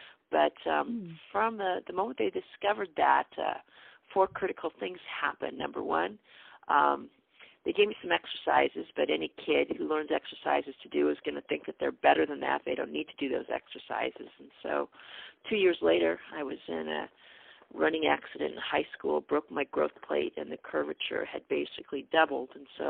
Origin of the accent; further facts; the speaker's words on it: San Diego, California, United States; I grew up in San Diego, California. I was one of seven kids, and I was the middle child.